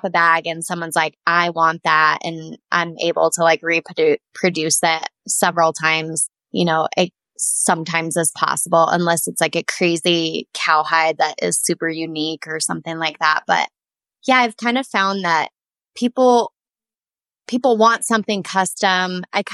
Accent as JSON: {"language": "English", "region": "Colorado", "country": "United States", "lives_now": "Saratoga, United States", "said": "I live in Wyoming in Saratoga in a beautiful mountain valley. I'm originally from Colorado, so I'm a mountain girl at heart."}